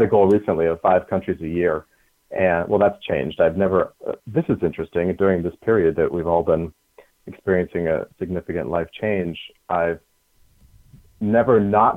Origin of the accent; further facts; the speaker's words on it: New Hampshire, United States; I grew up in New Hampshire, and I'll tell this story. I was the kid that hung out at the airport behind the fence watching the airplanes.